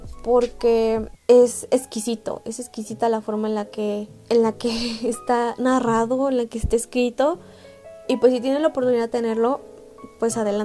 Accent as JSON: {"language": "Spanish", "country": "Mexico", "said": "vivo en México, soy de México."}